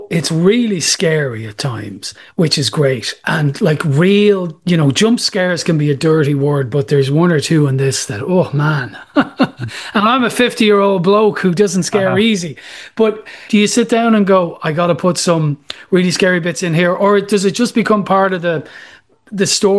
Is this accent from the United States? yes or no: no; Blanchardstown, County Dublin, Ireland; certainly in the one I grew up beside in Blanchardstown